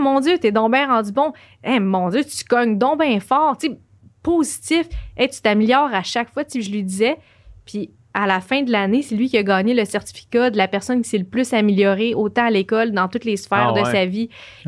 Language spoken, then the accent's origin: French; Joliette, Quebec, Canada; now in Montreal, Canada; C'est pour ça que je déménageais à Montréal. Tu sais, je viens de Joliette.